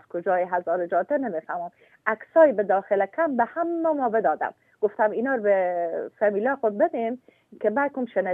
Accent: Herat, Afghanistan; moved away; من از افغانستان از هرات آمدم.

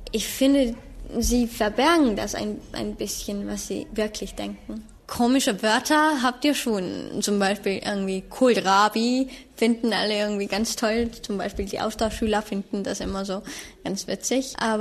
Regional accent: Estonia; German is a second language; ich komme aus Estland und ich bin 20. 11 Monate lang habe ich in Deutschland gelebt und gewohnt, in der Nähe von Osnabrück, in Bad Iburg.

